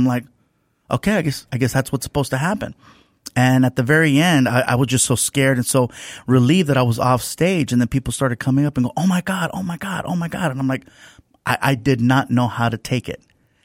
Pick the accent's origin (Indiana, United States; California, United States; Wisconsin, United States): California, United States; Long Beach; also born or lived in San Diego; Single parent, the last of six kids, born in San Diego, but grew up in Long Beach. So from second grade until I graduated from high school, it was Long Beach